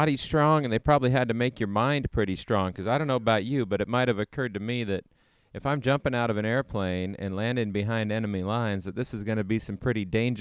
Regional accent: Los Banos, California, United States; You know, I grew up in Los Banos, and people used to say, oh, you're from the bathrooms.

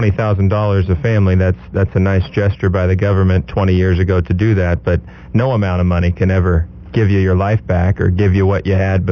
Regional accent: Los Banos, California, United States; I grew up in Los Banos, and there are plenty of figs around.

